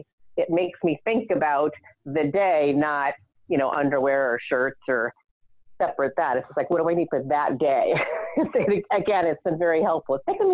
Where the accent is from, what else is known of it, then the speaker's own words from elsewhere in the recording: Indiana, United States; now in Boston, United States; So you're from the Midwest. I grew up in Indiana. Most people out here in Boston, where I live now, do not believe I test as an introvert.